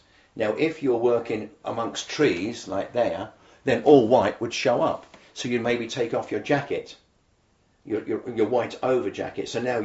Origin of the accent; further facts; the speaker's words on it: South West England, United Kingdom; Not so the British commandos. We come from Devon. We know all about this.